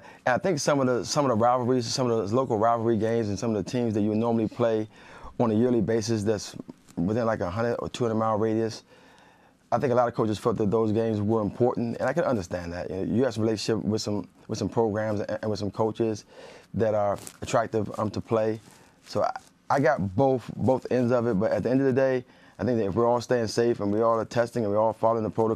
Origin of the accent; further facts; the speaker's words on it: Maryland, United States; Listen, I'm a Maryland dude, man. I'm from Maryland.